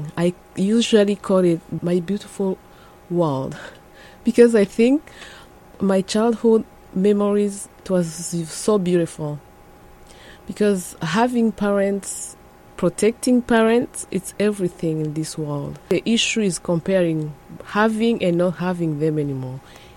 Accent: Butare, Southern Province, Rwanda; I was born and raised in Rwanda, in the southern part of Rwanda called Butare.

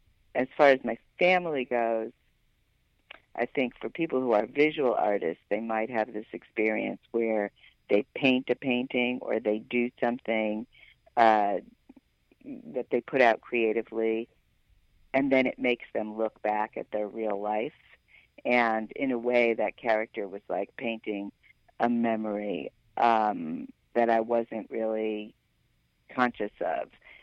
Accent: New Haven, Connecticut, United States; I grew up in New Haven, Connecticut, where most of the old people, if you did have grandparents, they were either Jewish or Italian or Puerto Rican.

